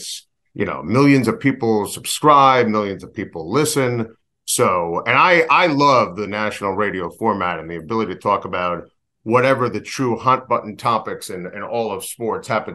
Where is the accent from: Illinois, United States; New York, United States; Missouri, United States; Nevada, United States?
New York, United States; I'm a New Yorker. I'm a diehard Yankee fan. I went to Syracuse.